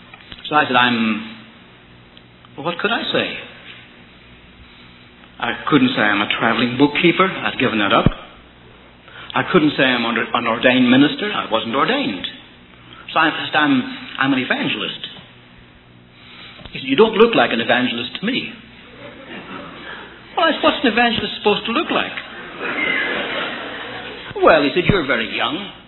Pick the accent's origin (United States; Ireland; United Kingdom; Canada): Ireland; He said, but you're not English. I said, I'm from Ireland.